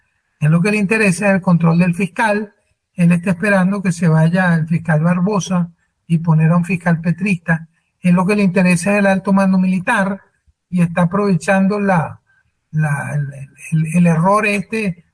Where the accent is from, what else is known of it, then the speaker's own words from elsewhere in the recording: Venezuela; No solo lo viví en mi país, Venezuela